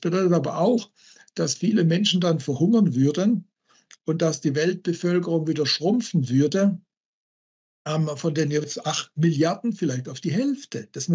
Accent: Southern Germany, Germany; Im Süddeutschen, wo ich aufgewachsen bin, da gibt es diese Anthroposophen, diese Rudolf-Steiner-Bewegung.

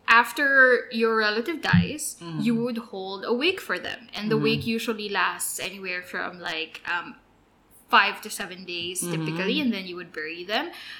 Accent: Central Luzon, Philippines; and I, you know, are mostly from the Tagalog kind of tradition. Or she's from Batangas, I'm from Pampanga.

